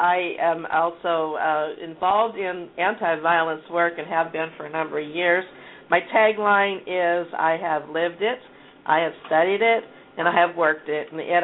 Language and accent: English; Vancouver, Washington, United States; On Monday, I started in my hometown of Vancouver